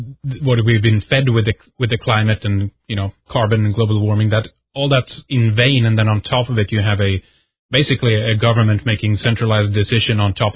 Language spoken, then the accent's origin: English; Sweden; English is a second language; I'm born and raised in Sweden.